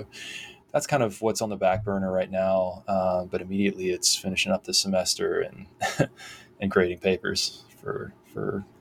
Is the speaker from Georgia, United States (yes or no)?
yes; Thomasville, Georgia, United States; But in my hometown, where I live again now, Thomasville, Georgia, there was a, you know, we had our sort of moment in the sun in the 60s, 70s, and 80s